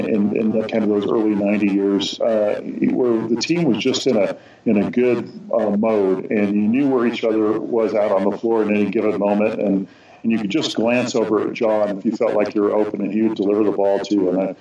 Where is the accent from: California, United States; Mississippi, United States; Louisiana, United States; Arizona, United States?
California, United States; Los Angeles; growing up in Los Angeles, and so that was fun.